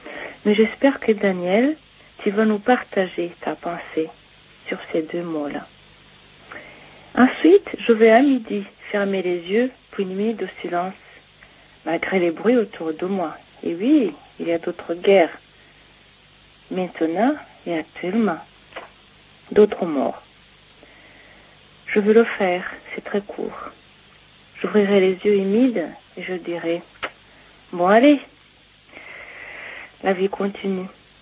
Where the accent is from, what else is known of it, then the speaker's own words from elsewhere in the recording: Rwanda; now in France; j'habite dans la Drôme et je viens du Rwanda. Et j'avais 19 ans en 1994.